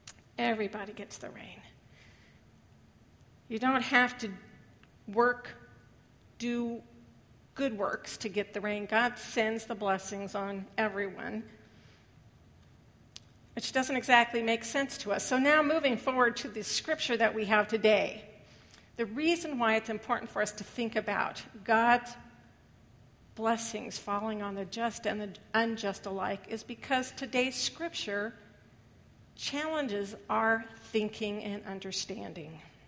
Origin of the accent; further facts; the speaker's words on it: California, United States; Now, when I was a kid growing up, now I grew up in California, and it's a lot of agriculture wherever you grow up in California, but I wasn't really connected with that kind of thinking.